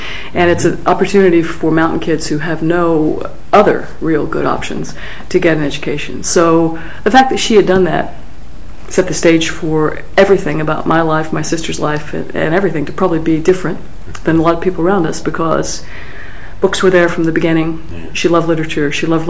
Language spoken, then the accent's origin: English; Appalachia, United States; in the mountains where I grew up in Appalachia, where, you know, mental health care is still limited and was extremely limited at the time.